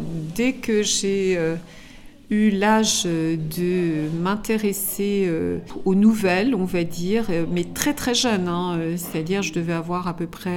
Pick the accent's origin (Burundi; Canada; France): France; Grenoble, Auvergne-Rhône-Alpes; now in Paris, France; J'ai grandi à Grenoble, j'ai fait toutes mes études de droit à Grenoble et je suis, comme on dit, montée à Paris.